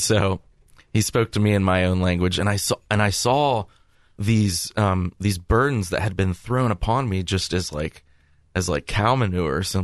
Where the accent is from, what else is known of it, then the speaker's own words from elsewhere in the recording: Lancaster, Ohio, United States; I was like, oh my gosh, you know, I'm from Lancaster, Ohio.